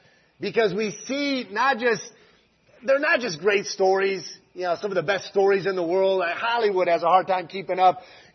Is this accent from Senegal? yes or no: yes; Saint-Louis, Senegal; I'll say, yes, I'm a son of Indar.